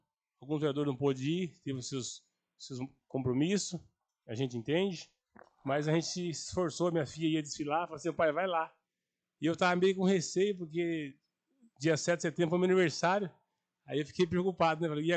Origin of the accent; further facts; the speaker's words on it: Brazil; Somos patriotas, somos brasileiros, nós precisamos fazer nossa parte.